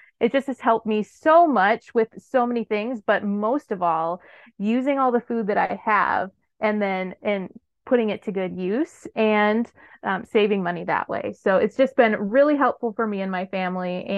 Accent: Wisconsin, United States; When I was back in my home state of Wisconsin, we would shop at Aldi because that was the cheaper option for us.

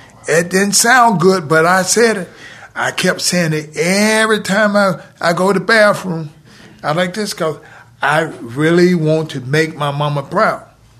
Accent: Atlanta, Georgia, United States; I grew up in Atlanta.

